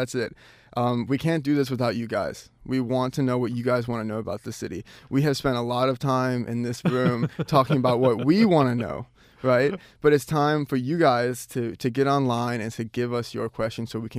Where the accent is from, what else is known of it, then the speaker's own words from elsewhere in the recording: Chicago, Illinois, United States; now in Sydney, Australia; Yeah, where I come from, I'm from Chicago, right? So everything's the grid system.